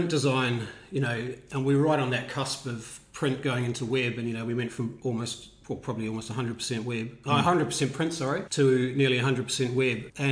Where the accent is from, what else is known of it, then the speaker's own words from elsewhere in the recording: New Zealand; I grew up in New Zealand.